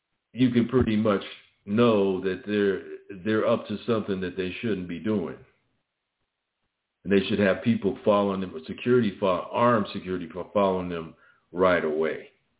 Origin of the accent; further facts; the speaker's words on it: Los Angeles, California, United States; Basically, I grew up in Los Angeles. It's nothing like what it used to be back in the 60s.